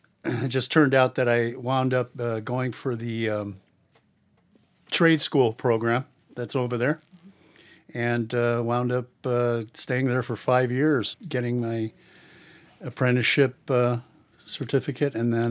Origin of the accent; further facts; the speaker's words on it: California, United States; also born or lived in Peru; I was born in South America in Peru. My parents were Germans. I'm first generation here in the United States. I grew up in Southern California.